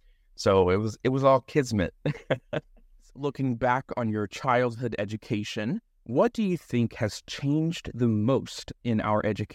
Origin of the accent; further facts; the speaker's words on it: Texas, United States; I grew up in a small town outside of Houston, Texas.